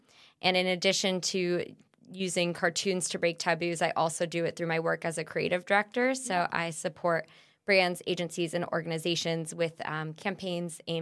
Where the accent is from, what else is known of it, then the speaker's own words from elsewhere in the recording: Maryland, United States; I grew up outside Washington, D.C. in Maryland.